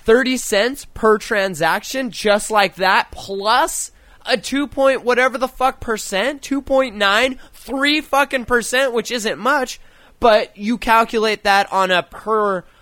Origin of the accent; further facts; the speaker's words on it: California, United States; I came from California, like fucking 15 some odd years ago